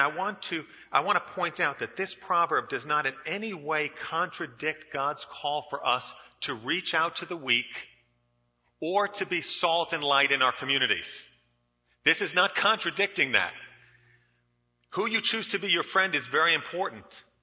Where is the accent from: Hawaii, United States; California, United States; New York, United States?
New York, United States; I grew up in New York. We don't respond in that way when people cut us off.